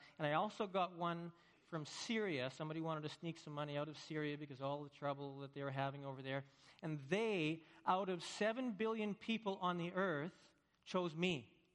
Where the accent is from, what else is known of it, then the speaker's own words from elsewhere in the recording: Saskatchewan, Canada; I'm from Saskatchewan